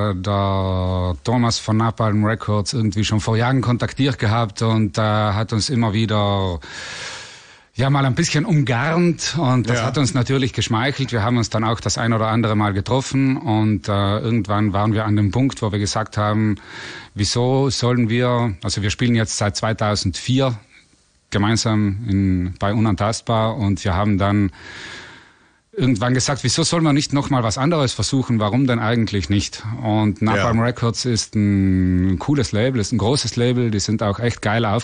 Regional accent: Trentino-Alto Adige, Italy; wir kommen ja aus Südtirol, also aus Italien

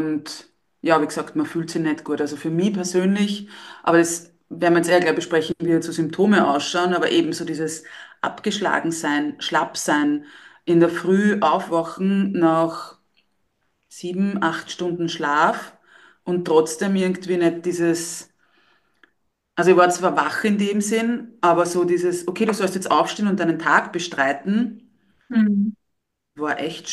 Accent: Lower Austria, Austria; wie man so schön bei uns in Niederösterreich sagt

